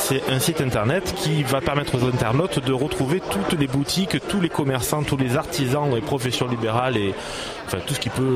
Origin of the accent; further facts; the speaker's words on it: Mazan, Provence-Alpes-Côte d'Azur, France; moi je suis de Mazan